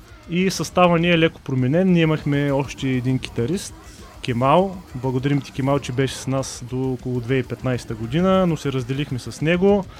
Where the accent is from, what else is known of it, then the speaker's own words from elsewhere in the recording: Burgas, Burgas Province, Bulgaria; Не, аз съм от Бургас.